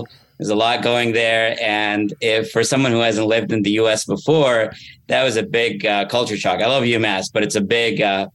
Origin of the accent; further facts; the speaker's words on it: Egypt; moved away; also born or lived in Malta / Saudi Arabia; So actually, you know, I'm from Egypt originally, but I lived in multiple places around the world. I was actually born in Egypt and lived in Malta for the first 5 years of my life, then back to Egypt for a couple of years, and then Saudi Arabia